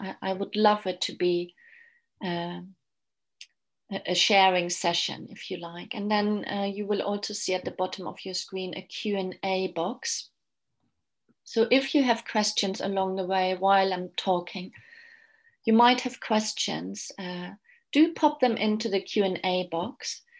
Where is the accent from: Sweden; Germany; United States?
Germany; now in London, United Kingdom; I'm originally from Germany. I've lived in London for 20 years.